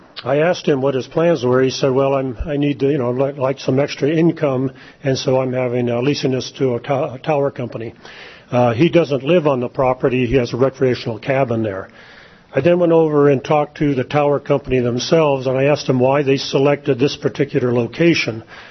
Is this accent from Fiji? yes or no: no; Big Lake, Alaska, United States; I'm from the Big Lake area.